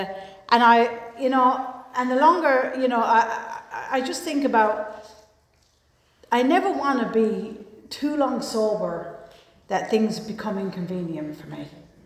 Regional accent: Ireland; born there; accent: Irish; the accent is Irish. I was born there. And you know, I was raised in this kind of wild, crazy house.

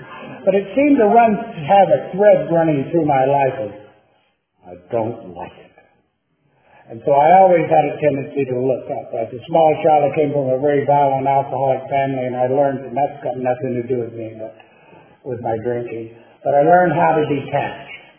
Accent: Tennessee, United States; That may sound strange for people in California, but I'm from Tennessee. From the country. I never knew we were poor until we moved to the city.

